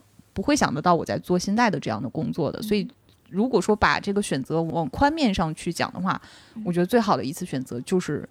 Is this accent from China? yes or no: yes; Northeast China, China; moved away as an adult; now in Shanghai, China; 因为我就是个东北人，我上大学也是在东北上的，所以其实我大学之前的大部分的生活轨迹都是发生在东北。当时去做这个选择，说要离开家这么远到上海来工作